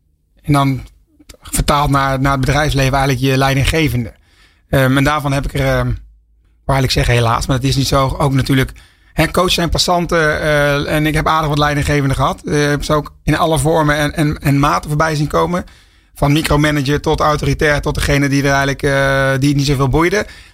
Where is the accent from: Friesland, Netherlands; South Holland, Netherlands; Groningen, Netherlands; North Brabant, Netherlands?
North Brabant, Netherlands; ik kom uit Brabant